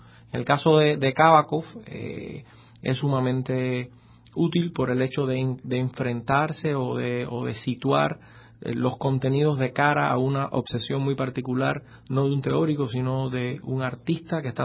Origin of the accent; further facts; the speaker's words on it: Cuba; una sala para mí, que soy cubano, significa una cosa